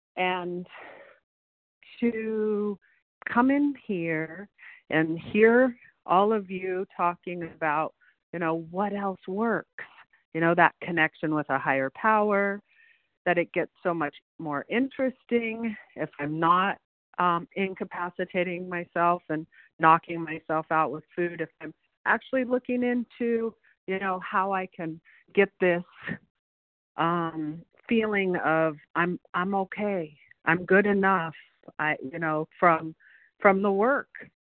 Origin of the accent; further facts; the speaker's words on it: West Virginia, United States; I'm from West Virginia.